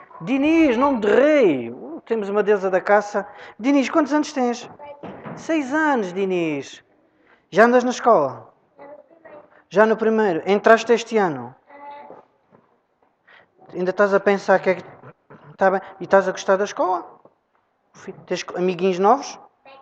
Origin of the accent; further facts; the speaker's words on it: Beja, Alentejo, Portugal; eu sou de Beja.